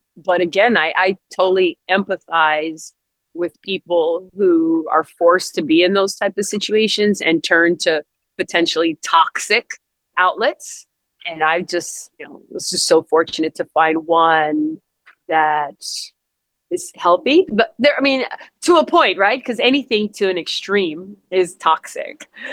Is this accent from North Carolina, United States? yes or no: no; California, United States; And I'm originally from California.